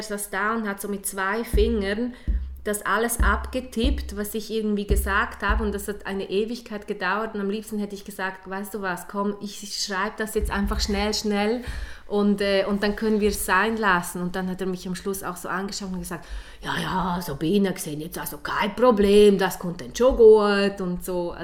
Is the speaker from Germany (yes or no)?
no; Graubünden, Switzerland; accent: Bündnerdeutsch; ich habe keinen Akzent, wenn ich Bündnerdeutsch spreche. Ich bin Bündnerin, ich bin dort eigentlich aufgewachsen. Ich war dort in diversen Vereinen.